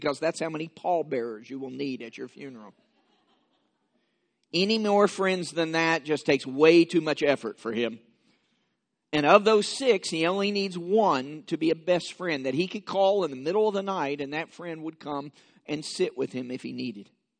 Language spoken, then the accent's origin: English; Kentucky, United States; also born or lived in Florida; When we moved years ago from Florida to my home state of Kentucky, my wife and I, stood on the front porch